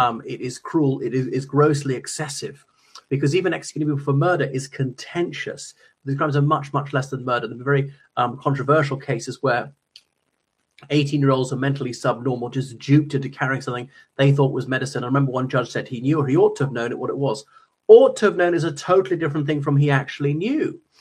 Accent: Ireland; from Ireland, and this video is to say stop the death penalty in Singapore.

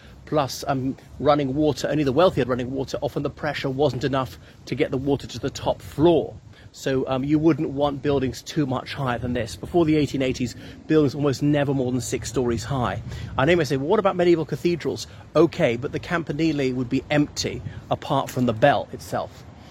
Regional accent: Ireland; from Ireland. Here I am in Birkenhead.

